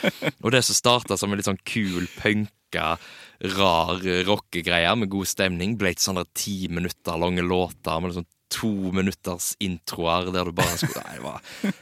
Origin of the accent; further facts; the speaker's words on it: Karmøy, Rogaland, Norway; Jeg er fra Karmøy.